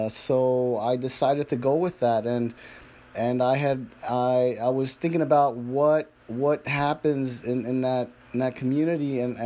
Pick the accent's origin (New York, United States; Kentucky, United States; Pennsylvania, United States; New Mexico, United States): Pennsylvania, United States; Reading; I grew up in Reading. I went to Reading High School.